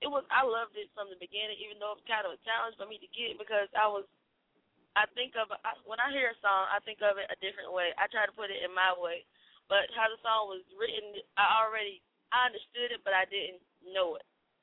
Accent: Atlanta, United States; Born and raised in Atlanta, North Carolina, my entire life.

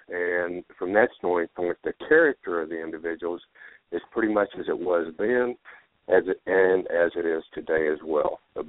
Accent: Oklahoma, United States; because he's an Oklahoman and an Indian and a leader, and from my home state, I kind of have a tendency to like him.

